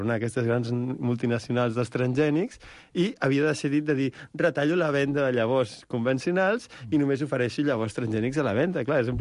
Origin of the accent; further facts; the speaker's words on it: Barcelona, Catalonia, Spain; Jo és que no sóc de les Terres de Lleida, sóc més xava que ningú.